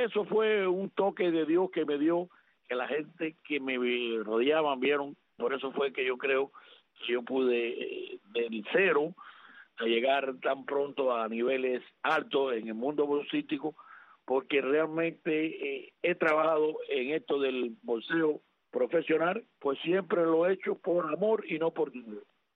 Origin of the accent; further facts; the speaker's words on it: Cuba; now in Florida, United States; donde yo he vivido en 1980, que fue cuando yo emigré desde Cuba. Aunque soy médico en este país del 1984